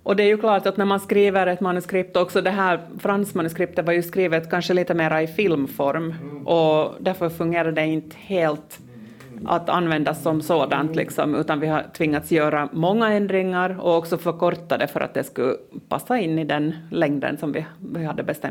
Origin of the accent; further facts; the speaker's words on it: Finland; first language Finnish Sign Language; Swedish is a second language; jag är ju finsk teckenspråkig själv.